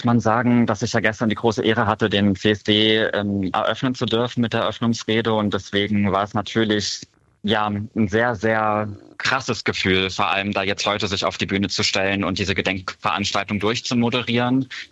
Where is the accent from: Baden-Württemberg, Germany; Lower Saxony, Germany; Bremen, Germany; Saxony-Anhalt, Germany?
Saxony-Anhalt, Germany; Lutherstadt Wittenberg; ich hatte dieses Jahr auch die große Ehre, Schirmherrin des CSD Lutherstadt Wittenberg zu sein, in meiner Heimatstadt.